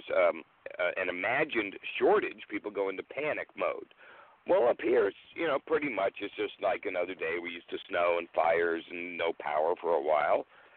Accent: New Hampshire, United States; Like where I grew up in New Hampshire, you know, we were used to the fuel truck couldn't make it up the hill in the snow because we hadn't plowed yet.

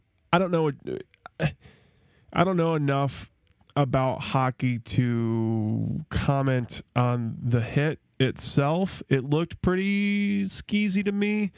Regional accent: the South, United States; Yeah, well, Nick, I mean, you and we're all from the South.

